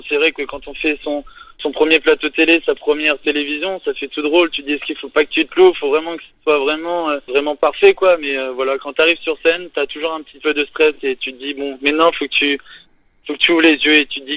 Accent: Nouvelle-Aquitaine, France; ça fait tout drôle quand on vient d'ici, le point de Charente Maritime

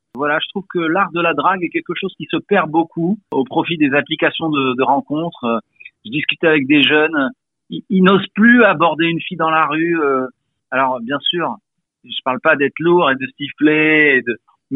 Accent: Morocco; j'ai grandi au Maroc, j'ai connu des canicules.

